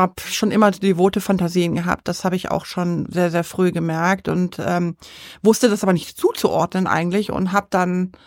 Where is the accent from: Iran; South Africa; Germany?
Germany; Bergham, Bavaria; born there; ich bin 46, komme gebürtig aus Bergham